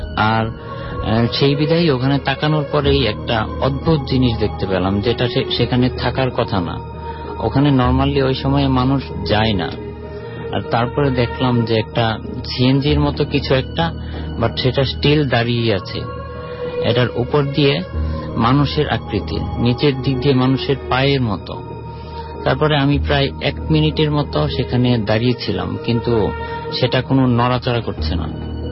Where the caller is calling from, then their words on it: Dhaka, Dhaka Division, Bangladesh; আমি গুলশান এক থেকে এসেছি